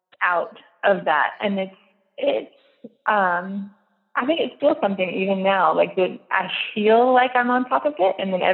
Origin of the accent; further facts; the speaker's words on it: Georgia, United States; now in Oregon, United States; because I've lived kind of all over, but was born and raised in Georgia.